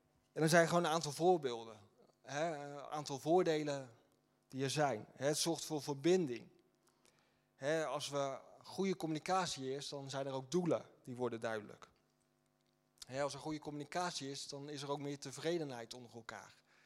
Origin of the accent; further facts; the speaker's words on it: Netherlands; En ik ben hier ook opgegroeid in Nederland